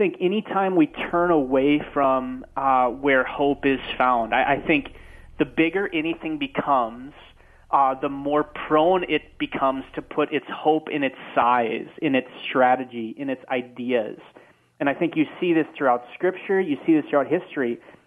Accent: North Dakota, United States; I'm from North Dakota.

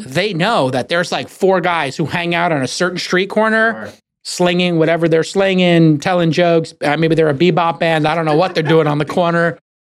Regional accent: New York City, New York, United States; I was in New York, and I'm a New Yorker.

